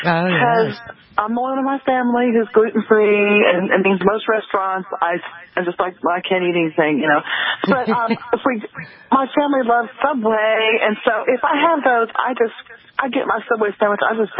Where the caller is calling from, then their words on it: Alabama, United States